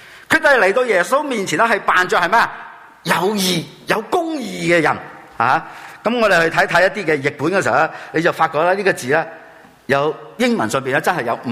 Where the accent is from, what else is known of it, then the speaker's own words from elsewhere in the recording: China; 我哋中国人有句话，我相信大家都系知道呢句话嘅道理